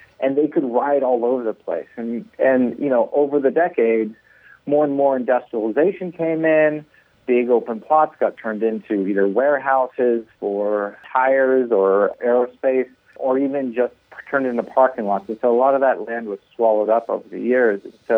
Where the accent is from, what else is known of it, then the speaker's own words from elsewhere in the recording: California, United States; I grew up in Northern California, and I just knew and understood South LA as a place that you don't want to go.